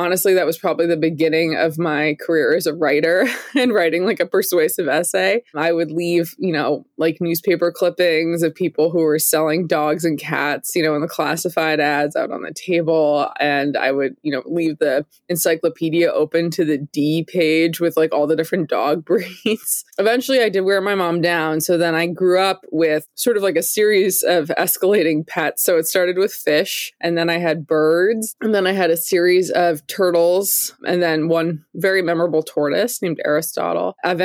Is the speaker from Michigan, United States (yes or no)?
no; Massachusetts, United States; I grew up outside Boston in the, you know, Massachusetts suburbs